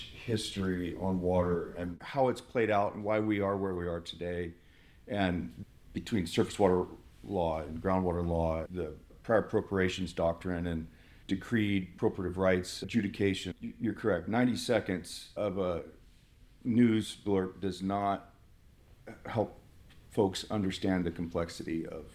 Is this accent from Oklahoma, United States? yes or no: no; Oregon, United States; also born or lived in Buckeye; But, you know, I was born here. I ended up growing up in Oregon. I came back when I was in my early 20s. Back to Buckeye, I should say, when I was in my early 20s.